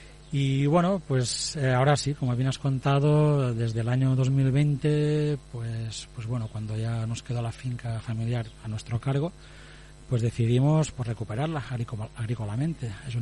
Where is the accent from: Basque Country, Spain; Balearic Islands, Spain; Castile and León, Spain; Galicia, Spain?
Balearic Islands, Spain; Ibiza; born there; now in Formentera, Spain; mi abuela era de La Mola, de Formentera, pero yo había nacido, bueno, nací en Ibiza, uh-huh, y volví a Formentera para vivir ya desde el año 92, a afincarnos aquí en Formentera.